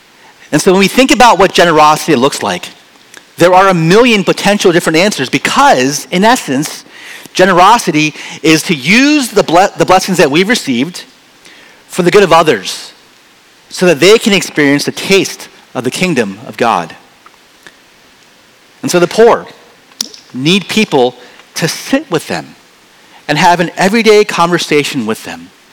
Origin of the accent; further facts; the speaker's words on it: Philadelphia, Pennsylvania, United States; Most likely it's because we grew up in Philadelphia.